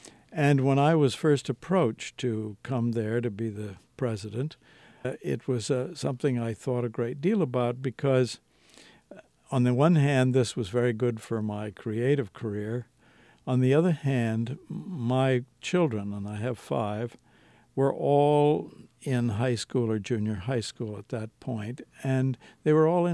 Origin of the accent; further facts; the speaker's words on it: Cleveland, Ohio, United States; Well, my first attempts came out of the fact that I came from Cleveland, Ohio.